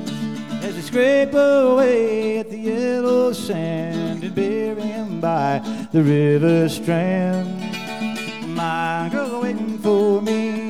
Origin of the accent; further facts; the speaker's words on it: Wheeling, West Virginia, United States; Anyway, my hometown in Wheeling, West Virginia.